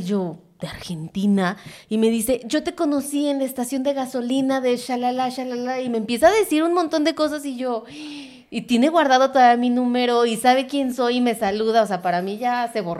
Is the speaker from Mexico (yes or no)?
yes; Mexico; moved away; aquí todo el mundo me conoce porque pues soy la de México.